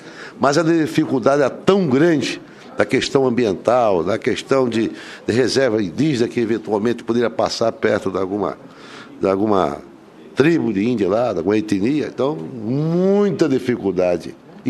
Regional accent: Mato Grosso, Brazil; Eu sou ainda da década de 70, da abertura da Cuiabá-Santarém. Participei ativamente pelo fato, como mato-grossense

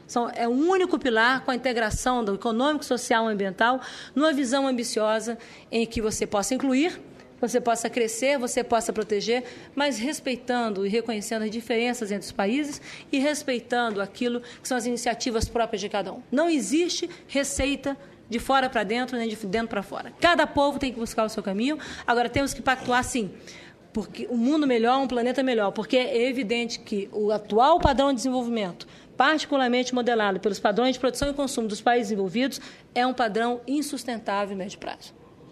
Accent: Brazil; Mas, como brasileiro, nós podemos ousar

